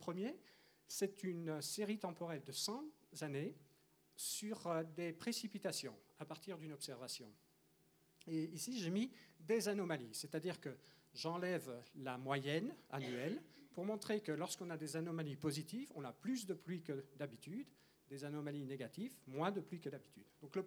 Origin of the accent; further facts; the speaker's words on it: Belgium; now in New York, United States; j'ai pas de problème, moi je suis belge